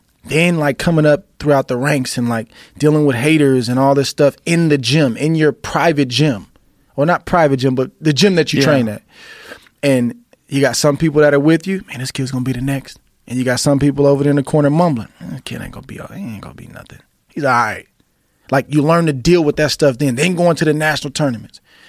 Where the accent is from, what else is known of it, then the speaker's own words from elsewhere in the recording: Oakland, California, United States; Unreal. And it was in my hometown. Like, the same arena, Oracle Arena, where the Warriors have played for many, many years.